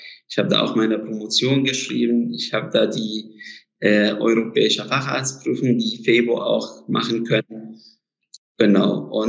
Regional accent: Alexandria, Alexandria Governorate, Egypt; German is a second language; moved away as an adult; now in Germany; Ich war nur einfach da in der Uni, in der Uniklinik in Alexandria und in meiner Heimat.

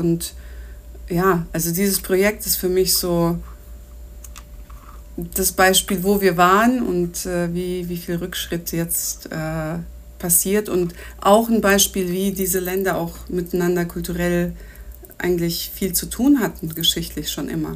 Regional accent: Germany; Als ich in Moskau studiert habe, war ich als Deutsche diejenige

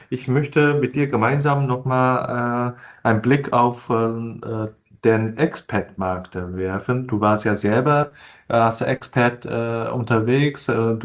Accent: China; German is a second language; Ich bin selber Chinese

